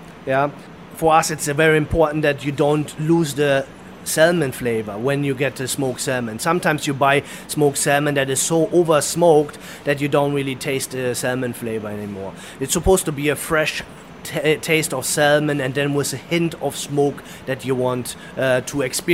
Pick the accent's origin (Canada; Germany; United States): Germany; So I'm from Germany, and of course, I like German bread